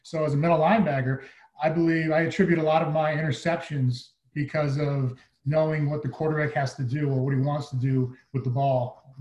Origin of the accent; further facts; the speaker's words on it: Massachusetts, United States; I grew up in Massachusetts, so I like the cold.